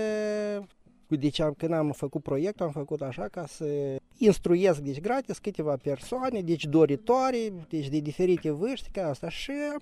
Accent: Pelenia, Drochia District, Moldova; sunt din Republica Moldova, din partea de nord a Republicii Moldova, localitatea Pelenia, raionul Drochia.

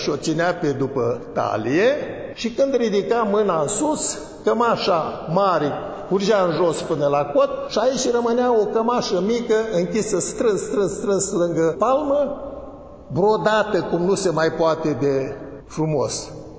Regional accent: Botoșani County, Romania; În satul în care m-am născut eu acolo, în Arborea Dorohoiului

